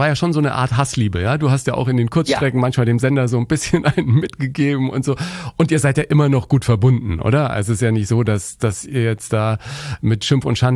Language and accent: German; Bavaria, Germany; ich bin ja ein Kind des Bayerischen Rundfunks, ne? Ich bin in Bayern groß geworden